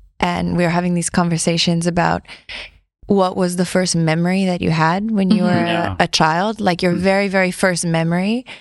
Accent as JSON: {"language": "English", "town": "Miami", "region": "Florida", "country": "United States", "tie": "born or raised there", "also_born_or_lived": "Tampa, United States", "lives_now": "Paris, France", "said": "I grew up in Miami, and I went to elementary, middle, high school there, and I lived in Tampa for 2 years, and then I went back to Miami."}